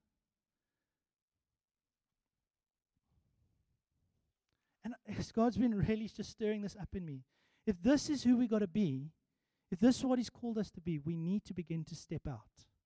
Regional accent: Port Elizabeth, Eastern Cape, South Africa; I was about 14 years old, 15 years old, and I love fishing, and I grew up in Port Elizabeth

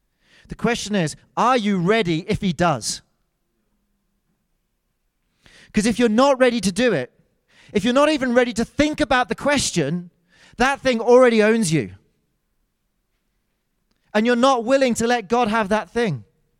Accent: United Kingdom; Actually, I am ruled by a king. Technically, I'm British.

